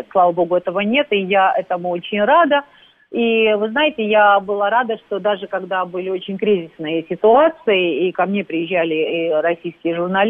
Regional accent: Georgia; Мы, безусловно, сами грузины тоже допускали ошибки

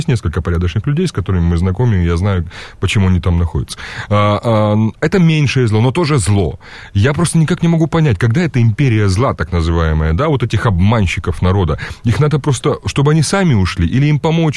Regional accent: Ukraine; я украинец.

